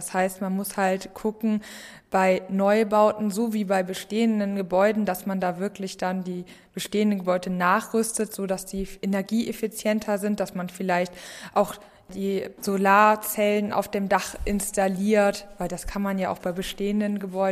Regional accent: Wuppertal, North Rhine-Westphalia, Germany; ich komme aus Wuppertal, also aus Deutschland.

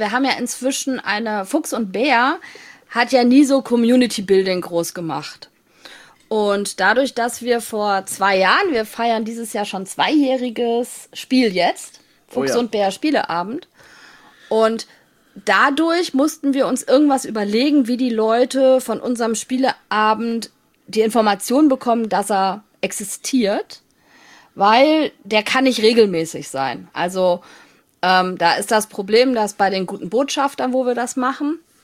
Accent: Germany; Ja, da waren wir zusammen als Deutsche eingeladen.

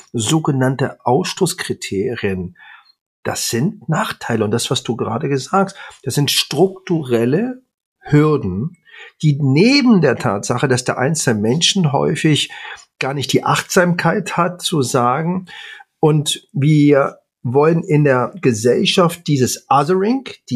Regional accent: Berlin, Germany; Ich bin Kaukasier, fand ich ganz interessant, aber ich bin Berliner Junge marokkanischer Eltern und stolz darauf.

